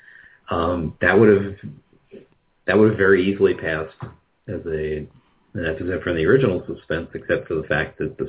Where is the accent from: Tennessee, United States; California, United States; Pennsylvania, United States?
Pennsylvania, United States; My hometown in Pennsylvania, the public radio station there won't carry the show.